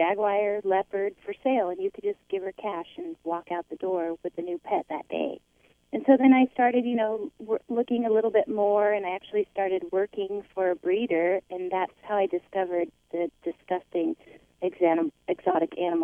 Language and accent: English; San Diego, California, United States; moved away as an adult; now in Texas, United States; I'm originally from San Diego, and I moved to Texas to open a restaurant.